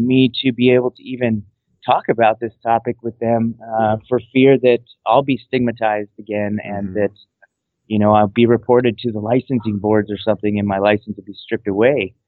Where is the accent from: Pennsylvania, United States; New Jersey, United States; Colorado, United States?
Colorado, United States; Fort Collins; Well, I'm actually from Fort Collins, Colorado